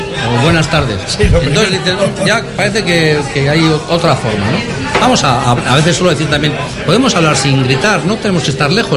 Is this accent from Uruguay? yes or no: no; Bilbao, Basque Country, Spain; ser servidor de mi pueblo, del pueblo de Bilbao, me parece algo magnífico